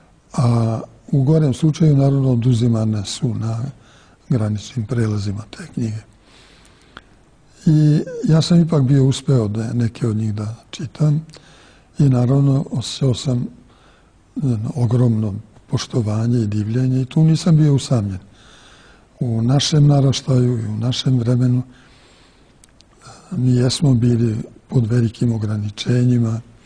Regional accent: Vojvodina, Serbia; pogotovo sam kao mali gimnazista u Somborskoj gimnaziji raspuste provodio u manastirima našim, najpre ovde u rodnoj Bačkoj, u manastiru Bođanima, kasnije na Fruškoj gori.

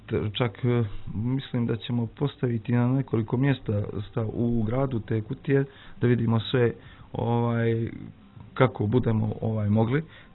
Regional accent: Rožaje, Rožaje Municipality, Montenegro; Pa s obzirom da sam ja rođen u Grižici, baš u Rožajama, i da je to moje rodno mjesto i moj rodni kraj

